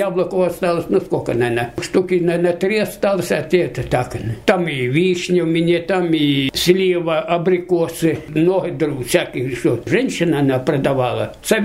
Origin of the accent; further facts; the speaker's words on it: Cherkassk, Rostov Oblast, Russia; born there; also born or lived in Siberia / Krasnodar Krai; В городе Черкасск, Ростовской области.